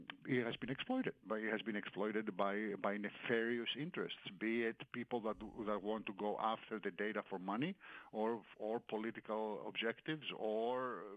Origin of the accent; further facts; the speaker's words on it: New York, United States; I'm from New York. Our business is New York.